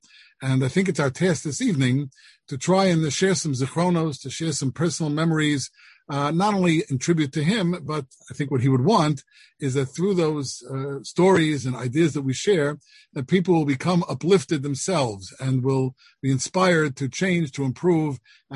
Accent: Teaneck, New Jersey, United States; I grew up in Teaneck, New Jersey. And suffice to say that when I grew up in Teaneck, New Jersey, Teaneck looked nothing like it looks today.

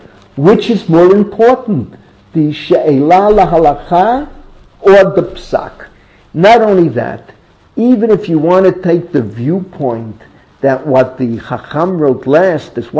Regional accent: Bronx, New York, United States; When I was a kid growing up in the Bronx, the old timers used to talk about the snowstorm of 1885

